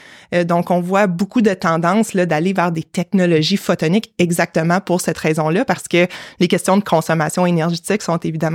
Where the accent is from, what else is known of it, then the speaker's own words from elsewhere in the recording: Quebec City, Quebec, Canada; born there; moi, je suis née à Québec, mais mes parents sont venus il y a, bon, un peu plus que 30 ans maintenant, juste avant que je naisse à Québec.